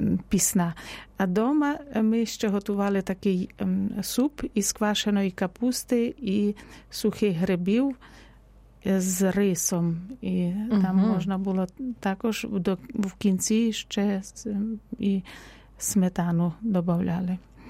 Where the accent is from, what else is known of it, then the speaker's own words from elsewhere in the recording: Zakarpattia Oblast, Ukraine; now in Kyiv, Ukraine; Наприклад, я родом із Закарпаття, і там також не є не кількість важлива.